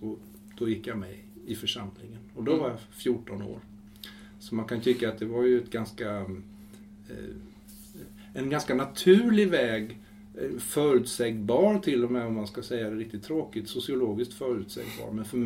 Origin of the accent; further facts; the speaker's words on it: Jönköping, Jönköping County, Sweden; Fastän jag kommer från Jönköping där man kan tro att var och varandra är fri.